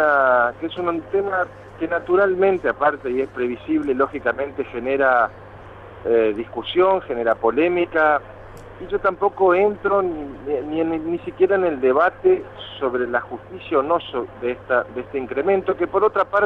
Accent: Formosa, Argentina; Soy de Formosa, no de Misiones.

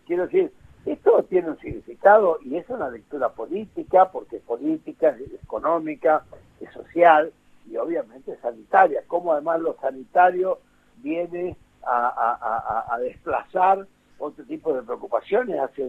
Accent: Argentina; como argentino me siento de alguna manera protegido por mi gobierno.

